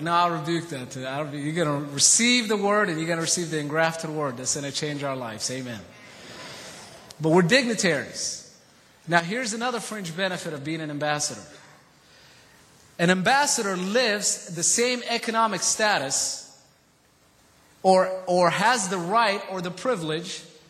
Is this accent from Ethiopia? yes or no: yes; Ethiopia; now in United States; You know, I'm from Ethiopia, you know